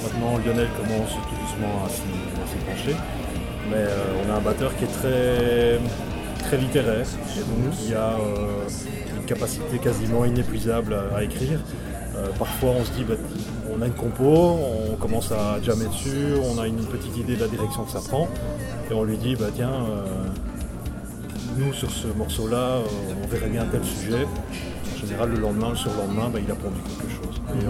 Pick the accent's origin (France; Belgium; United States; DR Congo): Belgium; Charleroi, Wallonia; Je suis du Grand Charleroi, du côté de l'Aube.